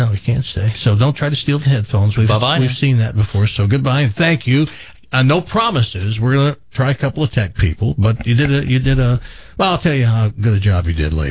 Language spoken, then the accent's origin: English; the South, United States; accent: southern; That's my southern accent.